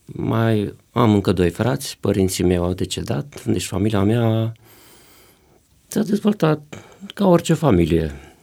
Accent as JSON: {"language": "Romanian", "town": "Tăiuș", "region": "Alba County", "country": "Romania", "said": "De la Tăiuș, județul Alba."}